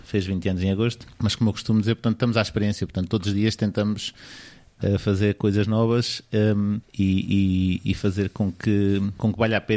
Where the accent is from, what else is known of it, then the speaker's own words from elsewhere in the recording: Gafanha da Encarnação, Aveiro, Portugal; also born or lived in United States; Eu sou da Gafanha da Encarnação, portanto sou natural da Gafanha da Encarnação. Passei alguns anos da minha idade jovem adulto nos Estados Unidos